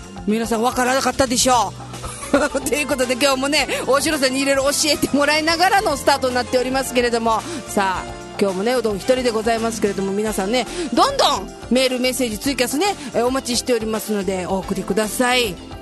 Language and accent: Japanese; Okinawa, Japan; 小学校の時はね、あの、コザに住んでたもんですから、